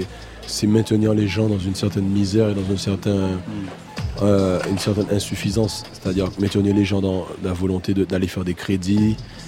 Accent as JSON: {"language": "French", "country": "Martinique", "tie": "born or raised there", "said": "Avant tout, j'ai grandi à Cité d'Ilon, c'est un quartier de Martinique."}